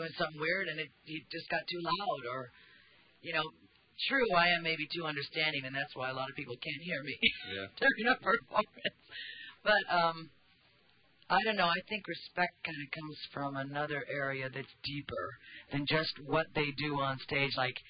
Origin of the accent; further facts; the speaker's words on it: United States; Really, I mean, as an American, and a lot of Americans, I'm sure feel the same way, because we really got it.